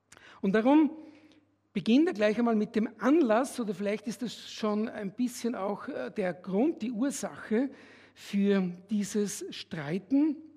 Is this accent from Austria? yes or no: yes; Austria; war ich in Wien in einer Gemeinde, ich komme ja aus Österreich.